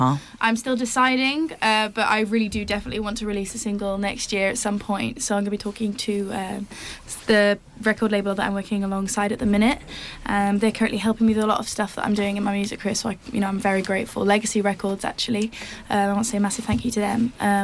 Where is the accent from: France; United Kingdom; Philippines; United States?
United Kingdom; Wales; And then Griff is like, he's Welsh, so we're Welsh people and we like connect.